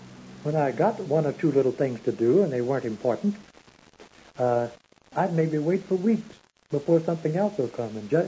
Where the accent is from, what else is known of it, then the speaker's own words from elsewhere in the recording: Memphis, Tennessee, United States; I wanted to come out and be an actor, but I stopped in Memphis on the way because that was my hometown.